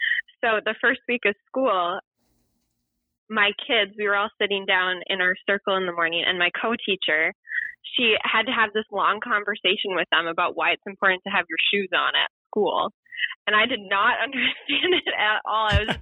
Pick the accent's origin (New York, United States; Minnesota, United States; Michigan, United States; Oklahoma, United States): Minnesota, United States; accent: Minnesota; My Minnesota accent definitely comes out